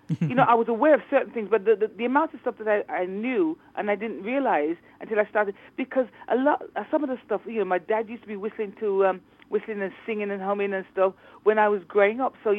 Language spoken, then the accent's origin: English; Birmingham, West Midlands, United Kingdom; everybody thought I came from Wolverhampton, but I said, no, darling, Wolverhampton adopted me, but I am a Brummie born and bred.